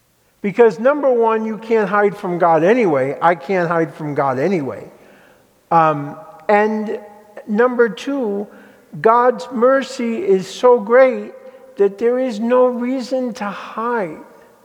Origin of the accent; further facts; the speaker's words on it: Connecticut, United States; I remember growing up in Connecticut and on the East Coast, I had a lot of exposure to many different faiths